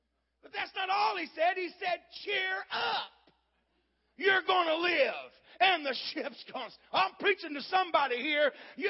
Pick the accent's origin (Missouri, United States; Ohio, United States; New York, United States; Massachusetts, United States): Ohio, United States; Dayton; Our guys at home, I'm from Dayton, Ohio.